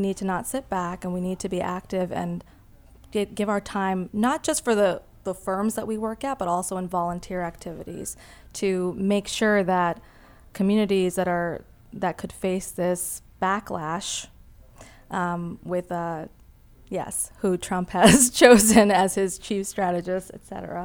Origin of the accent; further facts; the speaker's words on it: Massachusetts, United States; born there; And then they came to Massachusetts, and I was born in Massachusetts. But having that dual background also helped me to understand issues that immigrant populations face.